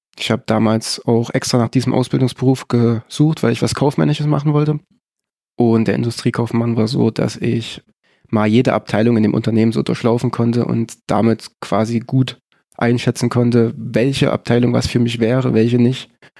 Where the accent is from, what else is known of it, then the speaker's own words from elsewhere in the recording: Gera, Thuringia, Germany; born there; Ich bin in Gera geboren, ja.